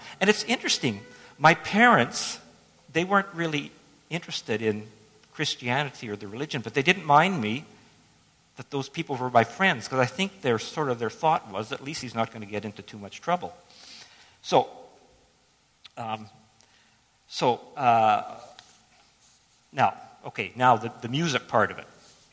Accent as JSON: {"language": "English", "town": "South Porcupine", "region": "Ontario", "country": "Canada", "tie": "born or raised there", "said": "I'm growing up in South Porcupine, pretty good middle class life, come from a good family"}